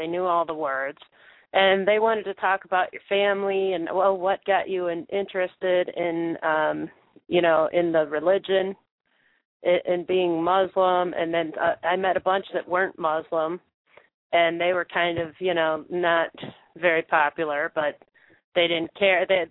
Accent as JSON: {"language": "English", "country": "United States", "said": "But they didn't hate me just for being American over there."}